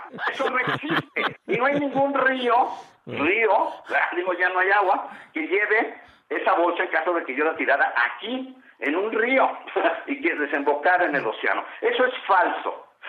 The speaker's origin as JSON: {"language": "Spanish", "region": "Mexico City", "country": "Mexico", "said": "somos los capitalinos y esos somos los mexicanos."}